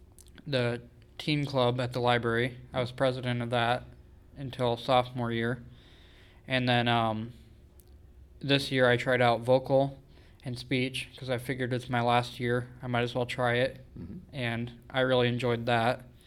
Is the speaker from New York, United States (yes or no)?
no; Anita, Iowa, United States; I'm from Anita. I'm 18